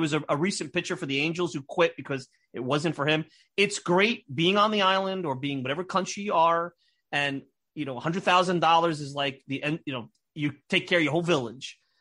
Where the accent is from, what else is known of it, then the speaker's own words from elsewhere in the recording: New York, United States; You know, look, I'm from New York. Easy for me to assimilate with someone from the Dominican or Puerto Rico or whatever it may be, but not so much some places.